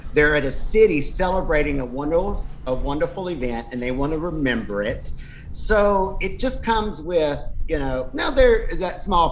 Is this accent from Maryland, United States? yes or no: no; Lake Charles, Louisiana, United States; Growing up in Lake Charles, I asked the question, what's the name of that lake?